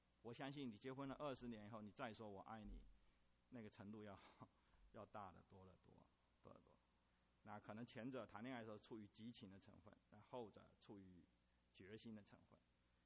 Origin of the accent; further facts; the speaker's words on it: China; now in United States; 虽然我们中国人到美国来